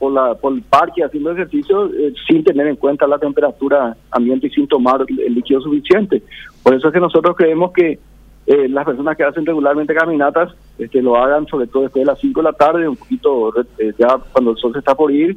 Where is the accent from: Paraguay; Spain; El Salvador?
Paraguay; como paraguayo uno quiere ver ahí en la esquina algo que esté echando humo